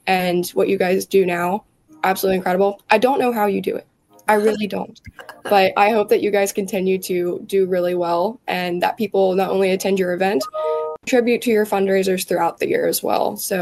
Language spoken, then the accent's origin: English; Body Camp, United States; I'm from the Body Camp area. I grew up out there.